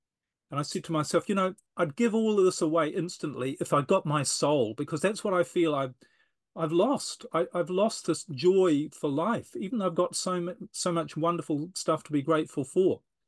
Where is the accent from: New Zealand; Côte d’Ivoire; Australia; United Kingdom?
New Zealand; I was traveling around in a motorhome, you call them an RV, around New Zealand, my home country, for 18 months.